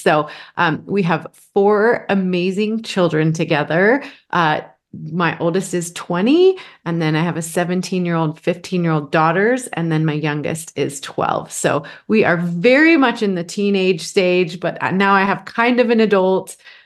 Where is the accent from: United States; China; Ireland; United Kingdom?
United States; Texas; now in Idaho, United States; So I was born and raised in Texas. I never thought I'd leave Texas until my husband, this super proud Idahoan, showed up and talked about this place called Idaho